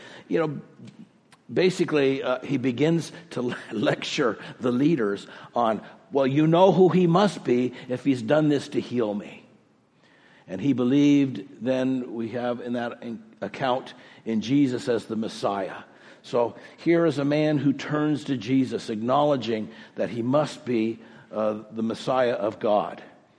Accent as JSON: {"language": "English", "town": "Oceanside", "region": "California", "country": "United States", "tie": "born or raised there", "said": "One of my favorite images as a boy was in the stained glass window of the church that I grew up in on the West Coast in Oceanside, California."}